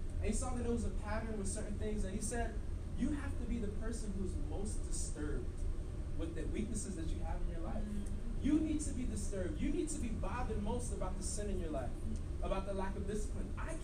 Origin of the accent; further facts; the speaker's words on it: Brooklyn, New York, United States; They're not so cool, even though I'm from Brooklyn, right?